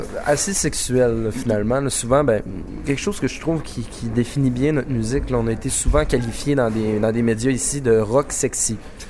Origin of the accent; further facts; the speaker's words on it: Quebec, Canada; accent: Saguenay; Aussi une région où il y a un fort accent. Peut-être qu'en France, on s'en rend pas compte, mais présentement, je parle avec un fort accent saguenéen.